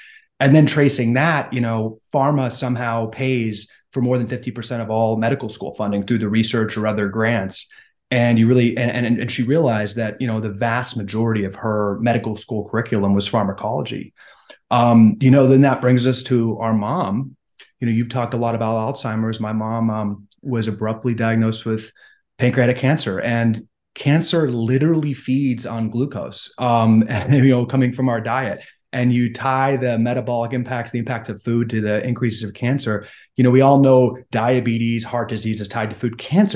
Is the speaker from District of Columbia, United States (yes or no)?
yes; Washington, District of Columbia, United States; I grew up very conservative in Washington, D.C., worked in conservative politics